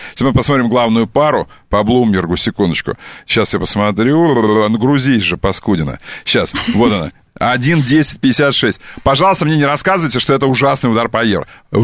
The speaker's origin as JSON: {"language": "Russian", "town": "Kerch", "region": "Crimea", "country": "Ukraine", "tie": "born there", "said": "Знаешь, что я родился в Пантикопее?"}